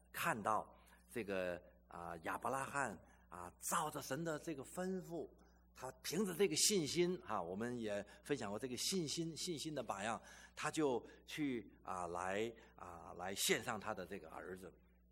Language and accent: Chinese; China; 所以我们中国人常常讲说平安是福